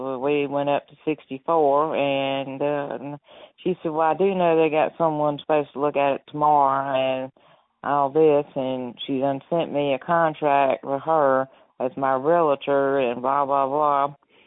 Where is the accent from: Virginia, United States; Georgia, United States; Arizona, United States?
Virginia, United States; Roanoke; Because I went to school down there and everything. I grew up in Roanoke.